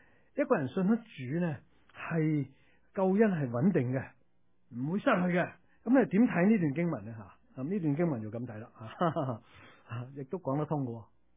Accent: China

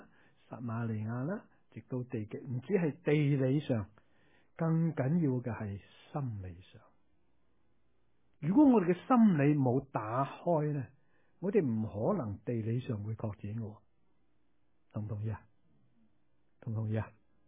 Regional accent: China; now in United States; 我们中国人有没有传统啊？有，拜祖先怎么可以改变的，是不是？哇，几多執着啊，我哋啊，好多規條㗎嘛，嚟咗美國松咗好多

